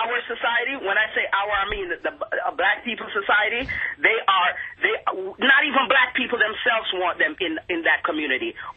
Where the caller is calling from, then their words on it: Florida, United States; also born or lived in New York; Yeah. I lived in New York for a number of years.